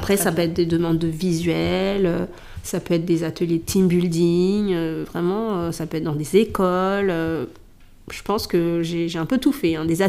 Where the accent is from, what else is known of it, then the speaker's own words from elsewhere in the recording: Paris, Île-de-France, France; je suis née à Paris, donc c'est ce qu'on appelle une vraie Parisienne, parce qu'il faut savoir qu'à Paris, il n'y a pas que des Parisiens. Donc, je n'ai connu que ça. Et c'est vrai que j'étais pas mal attachée, j'étais Paris intramuros